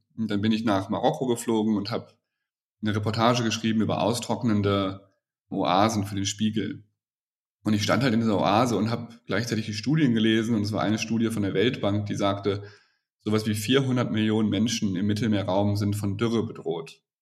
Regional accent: Germany; Ich bin am Rhein groß geworden.

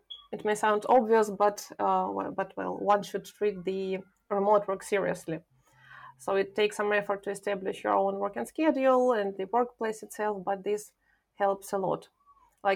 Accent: Ukraine; English is a second language; now in Argentina; I live in Argentina, but I'm originally from Ukraine. That's why I don't have Spanish accent.

